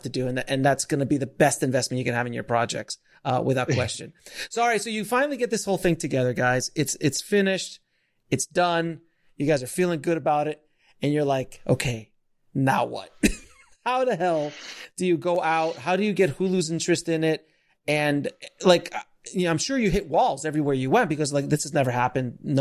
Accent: Miami, Florida, United States; I come from Miami originally. So in Miami, on sets, there's a little old Cuban man.

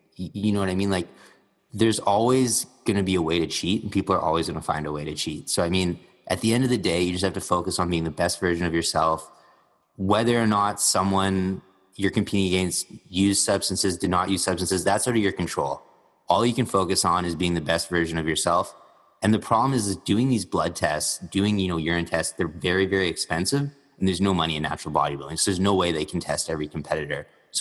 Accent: Canada; I'm a Canadian, so I'm very, very polite, politically correct. I'm conservative like you. I go to church every Sunday.

